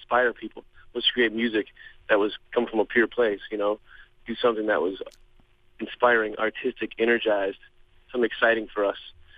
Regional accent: Minnesota, United States; We're from Minnesota, okay?

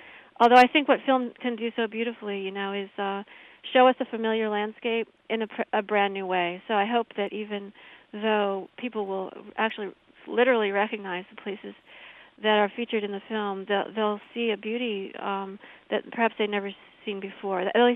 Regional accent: Champaign, Illinois, United States; born there; I was born in Champaign. I'm looking forward very much to coming home.

